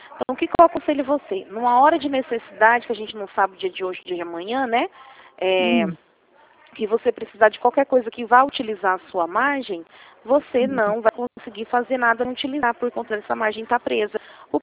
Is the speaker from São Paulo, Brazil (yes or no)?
yes; Rio Claro, São Paulo, Brazil; eu sou aqui de Rio Claro mesmo, da agência de Rio Claro.